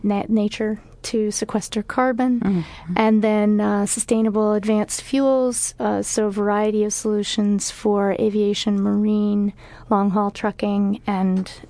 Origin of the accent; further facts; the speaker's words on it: New York City, New York, United States; I'm from New York City, and I lost classmates and family members in the towers